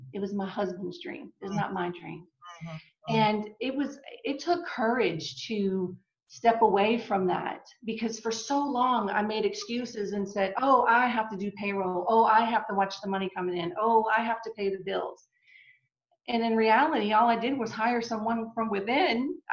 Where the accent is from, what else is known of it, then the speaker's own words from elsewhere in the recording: New Orleans, Louisiana, United States; And so I'm born and raised in New Orleans. And like you said, we live in Alabama.